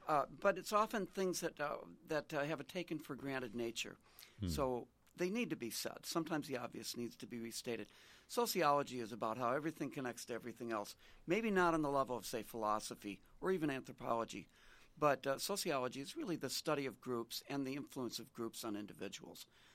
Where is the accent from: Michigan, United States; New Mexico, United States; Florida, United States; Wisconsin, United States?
Wisconsin, United States; Marshfield; back in my hometown in Marshfield, Wisconsin